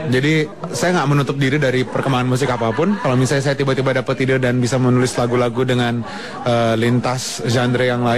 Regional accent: Bukittinggi, West Sumatra, Indonesia; Saya dari Bukit Tinggi, saya lahir di Bukit Tinggi, tapi saya bermusiknya di Bandung

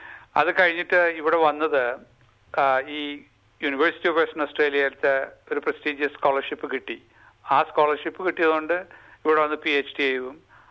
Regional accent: Kodungallur, Kerala, India; അപ്പൊ ഞാൻ കൊടുങ്ങല്ലൂർ എന്നാണ് എന്റെ സ്വദേശം. അപ്പൊ ചെറുപ്പത്തിലെ തന്നെ നമ്മൾ ഒരു കാർഷിക കുടുംബത്തിൽ നിന്നാണ് വരുന്നത്.

